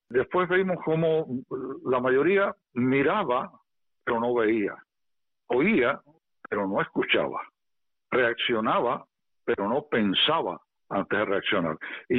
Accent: Havana, Cuba; born there; moved away; Efectivamente, nací en La Habana en el año 1948.

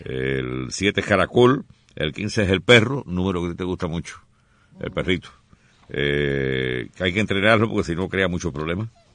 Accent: Cuba; Yo tenía un pariente aquí cuando yo llegué de Cuba, me decía, oye, tú debes estar en la cuarta pregunta.

